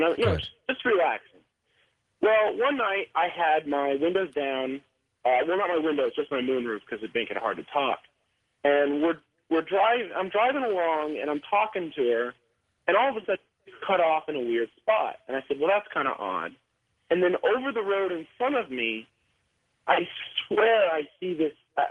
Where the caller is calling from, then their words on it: Las Vegas, Nevada, United States; I'm calling from Las Vegas, Nevada.